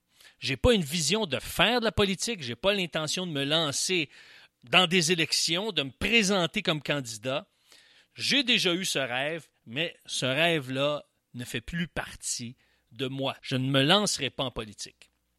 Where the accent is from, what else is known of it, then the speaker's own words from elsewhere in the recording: Quebec, Canada; à ce qu'en tant que Québécois, on puisse prendre notre place